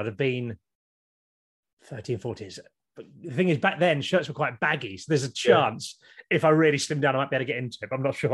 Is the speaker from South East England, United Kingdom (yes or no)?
yes; South East England, United Kingdom; I grew up in Kent in the 1980s.